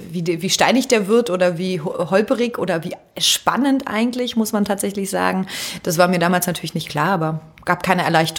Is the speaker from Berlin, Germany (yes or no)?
yes; Berlin, Germany; also born or lived in Hamburg; Ich bin eine Berliner Pflanze, ich muss zurück. Dann bin ich nach Berlin wieder zurück